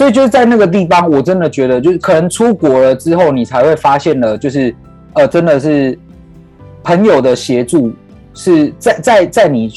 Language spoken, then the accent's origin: Chinese; Taiwan; 我们台湾人